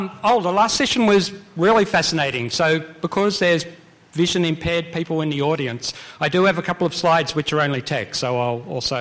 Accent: Australia; I'm from Australia.

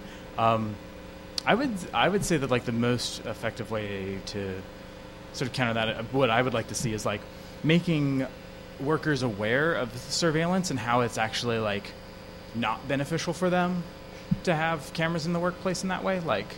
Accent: California, United States; I've been here, you know, I'm from California, I've been here for a week and I've already seen somebody stop and frisk.

